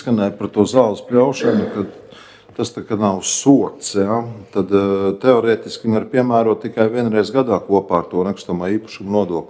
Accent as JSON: {"language": "Latvian", "town": "Talsi", "region": "Courland", "country": "Latvia", "said": "jo es esmu talsinieks, es diezgan bieži staigāju pa talsiem."}